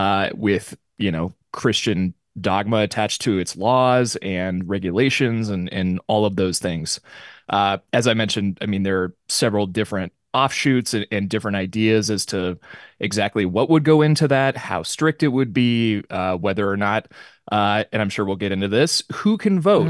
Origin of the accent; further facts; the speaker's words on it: Lewiston, Idaho, United States; having been from Lewiston and growing up near the Palouse and attending U